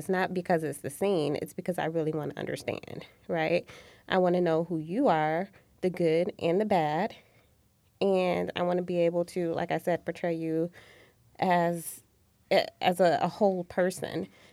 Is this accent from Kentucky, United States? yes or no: no; Flint, Michigan, United States; And I think, like, I'm that way because I'm from Flint, Michigan.